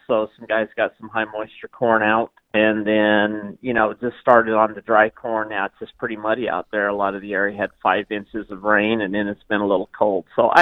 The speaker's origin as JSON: {"language": "English", "region": "Oklahoma", "country": "United States", "tie": "born or raised there", "said": "if you're in the arid west, like where I grew up in the Oklahoma Panhandle, it's probably not as critical"}